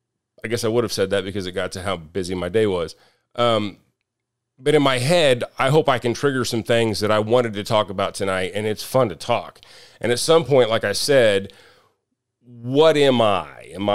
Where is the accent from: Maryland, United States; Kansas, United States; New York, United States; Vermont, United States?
Kansas, United States; what I'm talking about is the Wolf Creek Nuclear Power Plant that's across from where I grew up in Kansas.